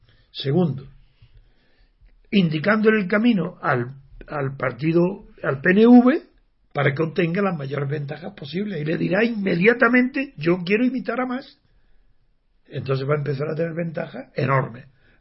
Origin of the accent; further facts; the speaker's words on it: Spain; soy el único español que durante 60 años y los últimos 35 ha mantenido firme la defensa de la libertad política.